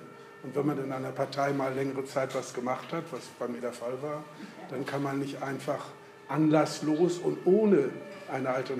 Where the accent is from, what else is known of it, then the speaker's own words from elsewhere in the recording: Kiel, Schleswig-Holstein, Germany; als Kieler habe ich da ein bisschen Probleme